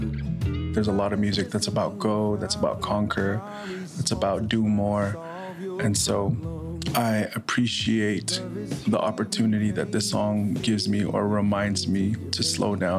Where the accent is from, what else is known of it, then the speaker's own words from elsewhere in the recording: Tonga; now in Menlo Park, United States; Malo Lele … I'm an artist from the Kingdom of Tonga living in Menlo Park, California.